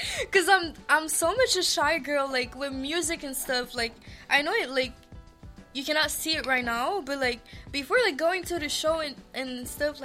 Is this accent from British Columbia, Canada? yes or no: no; Montreal, Quebec, Canada; So, actually … I'm 20 years old. I'm from Montreal.